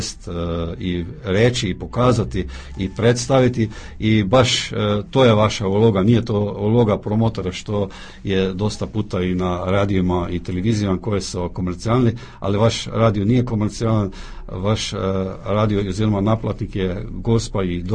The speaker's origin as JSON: {"language": "Croatian", "country": "Slovenia", "said": "Dolazim iz Slovenije, gdje slušamo i vaš Radio Marija, koji je vrlo dobar."}